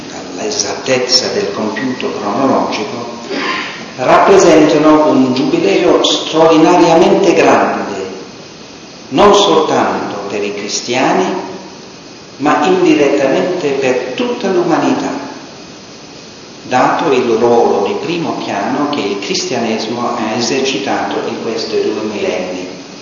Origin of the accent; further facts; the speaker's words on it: United Kingdom; Italian is a second language; Nel mio paese di origine, la Gran Bretagna